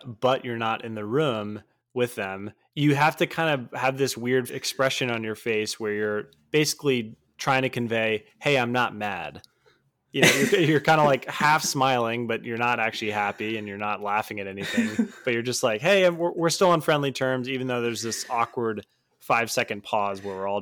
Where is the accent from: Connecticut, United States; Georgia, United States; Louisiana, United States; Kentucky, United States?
Connecticut, United States; back home, my hometown in Connecticut. There's a train that goes into the city